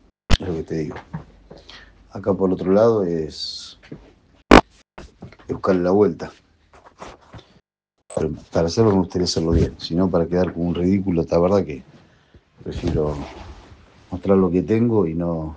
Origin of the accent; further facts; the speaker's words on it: Juárez, Buenos Aires, Argentina; Justo la pierna la tengo de vuelta acá en Juárez, en mi pueblo